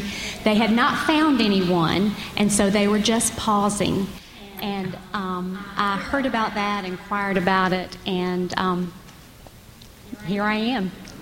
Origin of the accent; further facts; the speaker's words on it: Columbia, South Carolina, United States; I'm from Columbia, South Carolina.